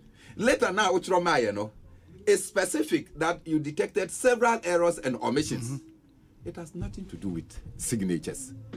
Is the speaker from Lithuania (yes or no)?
no; Ghana; To me, I as a Ghanaian will say that, okay, our system probably of justice is trying to...